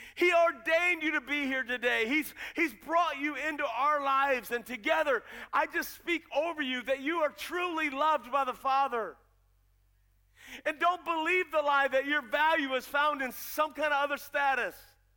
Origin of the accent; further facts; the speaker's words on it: Lorain, Ohio, United States; When I was a kid, I grew up in Lorain, Ohio, and we had a TV station called WUAB Channel 43.